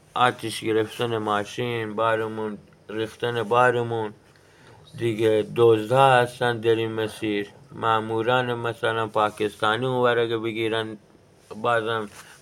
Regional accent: Iran; انگار نه انگار ما جز ایرانی هستیم

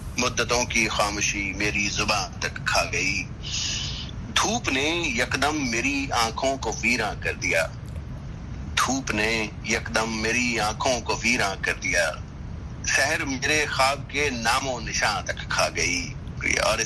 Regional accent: Punjab, Pakistan; اردو کی تعلیم جو ہے وہ، جہاں سے میں ہوں پنجاب سے، وہاں آپ کو اسپیشلی بڑے شہر میں جا کر آپ کو کورسز لینے پڑتے ہیں

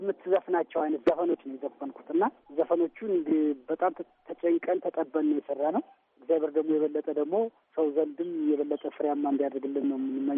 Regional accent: Debre Markos, Amhara, Ethiopia; now in Addis Ababa, Ethiopia; እኔ ጎጃም የተወለድኩት ጎጃም ደብረ ማርቆስ አብማ የሚባል አካባቢ ነው ተወልጄ ያደግኩት

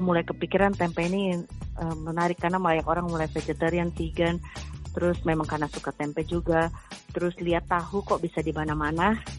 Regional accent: Indonesia; moved away; also born or lived in Wisconsin / North Carolina / Texas; kita makan tempe hampir setiap hari dulu di Indonesia ya. Mama saya dari Salatiga gitu. Jadi waktu itu pergi ke Amerika di Wisconsin, di North Carolina, di Texas

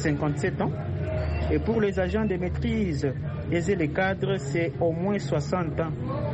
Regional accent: DR Congo; chez nous, en RDC

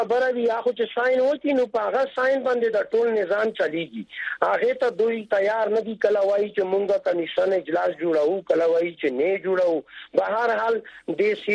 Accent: Khyber Pakhtunkhwa, Pakistan; now in Peshawar, Pakistan; دې ته مونږ خایو چې مونږ وزیرستان خلک

